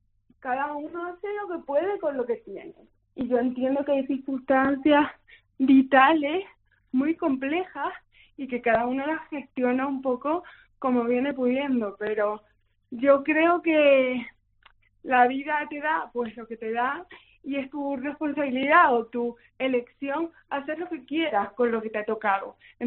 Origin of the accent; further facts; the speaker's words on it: Radazul, Canary Islands, Spain; De Radazul.